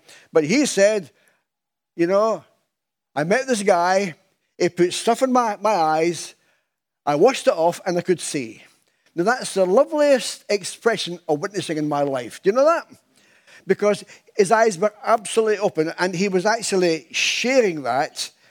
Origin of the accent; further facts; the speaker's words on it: Scotland, United Kingdom; Now, we are ordinary folks from Scotland. If God can use Scottish people, he can use anybody.